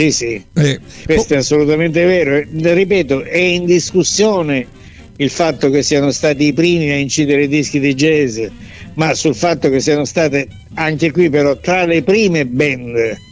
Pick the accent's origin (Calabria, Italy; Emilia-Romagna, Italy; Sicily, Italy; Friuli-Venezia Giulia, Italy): Sicily, Italy; io vengo dalla Sicilia